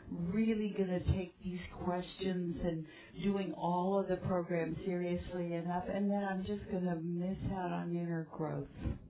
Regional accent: Santa Fe, New Mexico, United States; from Santa Fe, New Mexico.

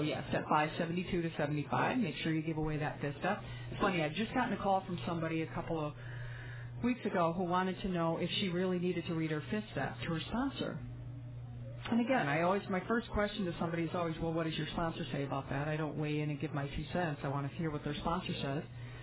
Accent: Michigan, United States; Well, I was from Michigan originally, so got influenced by that group.

